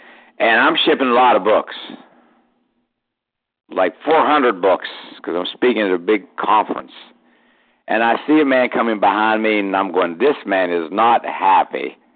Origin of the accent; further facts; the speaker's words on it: Pittsburgh, Pennsylvania, United States; Now he's here in my hometown of Pittsburgh.